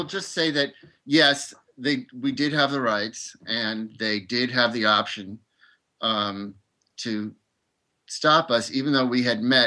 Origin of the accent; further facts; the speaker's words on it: Los Angeles, California, United States; In Los Angeles.